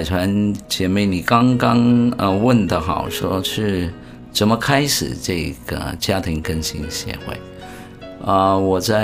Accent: Hong Kong; also born or lived in Taiwan; 其实虽然我从小在香港长大，但是我不是广东人，我是福建人，只不过1949年全家离开中国大陆，父母没有去台湾，到了香港，所以我就在香港长大

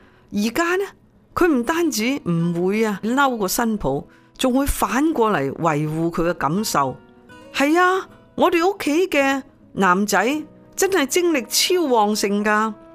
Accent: China; 就好像我们中国人一路来有的观念，家和就万事兴。

